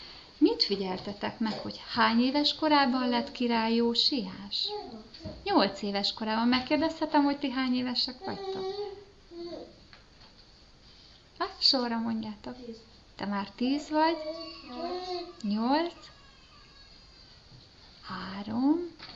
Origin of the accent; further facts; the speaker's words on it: Csepreg, Vas, Hungary; és Csepregről jöttem az ottani gyülekezetünkből